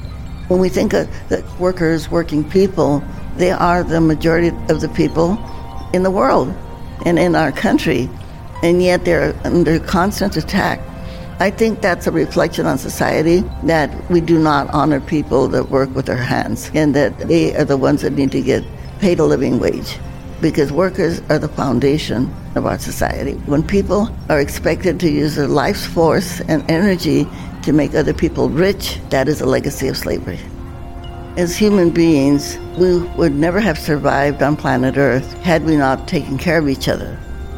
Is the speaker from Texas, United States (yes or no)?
no; Stockton, California, United States; I did it in my hometown of Stockton, California.